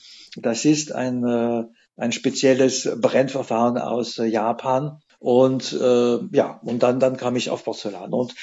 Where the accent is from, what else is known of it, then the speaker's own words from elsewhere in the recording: Atlantic coast, France; German is a second language; moved away; Ich hatte einen Freund in Frankreich, ich komme aus der Atlantikküste